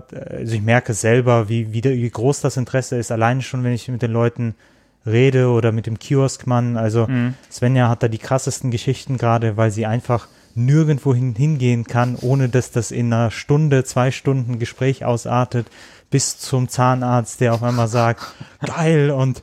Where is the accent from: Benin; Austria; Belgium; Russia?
Russia; Ural; German is a second language; moved away; ich komme aus dem Uralgebirge, ich weiß, wie es da aussieht